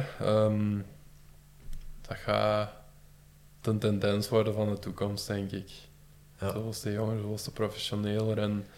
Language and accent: Dutch; Belgium; Dat is natuurlijk niet zo simpel als Belg zijnde.